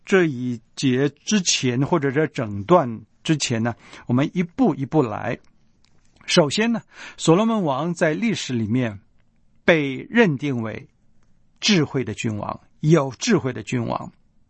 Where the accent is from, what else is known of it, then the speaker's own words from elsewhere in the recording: China; 我们中国人也常说家有一老如有一宝